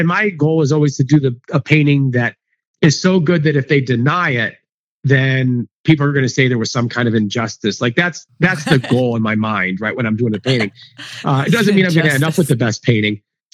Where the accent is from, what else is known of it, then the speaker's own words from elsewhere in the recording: Ohio, United States; because growing up in Ohio, we didn't have that.